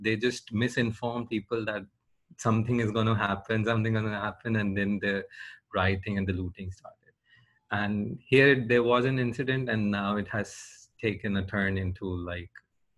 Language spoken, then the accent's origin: English; India; growing up in India